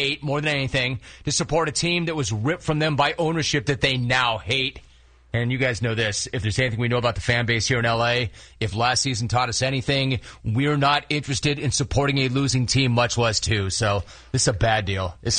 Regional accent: Los Angeles, California, United States; Understand, you guys, I grew up in Los Angeles. I understand this. Everybody who's not from L.A. hates L.A.

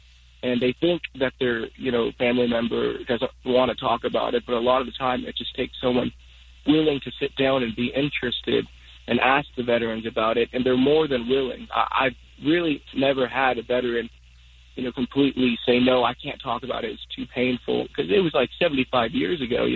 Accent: Agoura Hills, California, United States; Agoura Hills, California.

